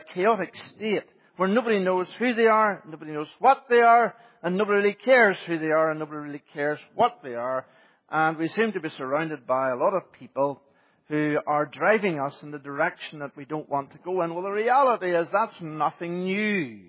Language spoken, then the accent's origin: English; Ireland; I can say that as an Irishman, I'm okay.